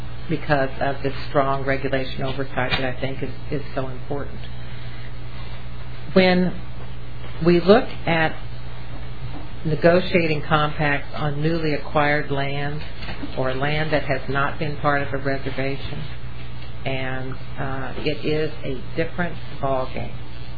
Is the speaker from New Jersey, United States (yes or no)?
no; Missouri, United States; born there; Actually, I can say it because I was born in Missouri, but I play that down when I'm running, you know, for election in Kansas.